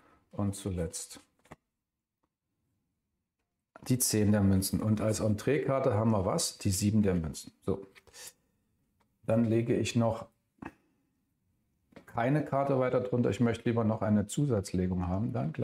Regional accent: northern provinces, Netherlands; German is a second language; Ich kann Ihnen als Niederländer sagen und auch als Niederländer und als Einwohner der nördlichen Provinz, dass dem so ist.

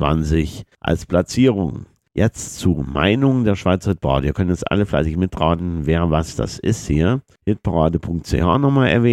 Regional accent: Saxony, Germany; Genau, und außerdem kommen wir beide aus Sachsen

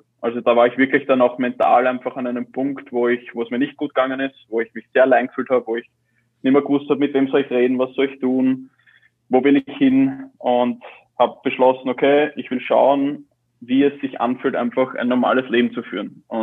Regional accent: Baden-Württemberg, Germany; ich komme ja doch aus Baden

